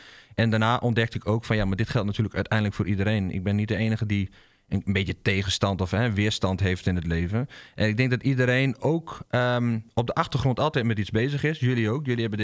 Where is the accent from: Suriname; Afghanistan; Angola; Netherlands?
Netherlands; Drenthe; born there; accent: Drents; Ik ben geboren in Drenthe. Dat is een provincie in Nederland. En daar spreken we, ja, het Drentse dialect.